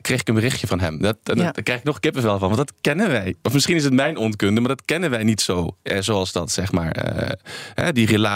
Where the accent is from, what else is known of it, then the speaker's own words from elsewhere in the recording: Maastricht, Limburg, Netherlands; Ik kom zelf uit Maastricht, maar ik snap wat je zegt.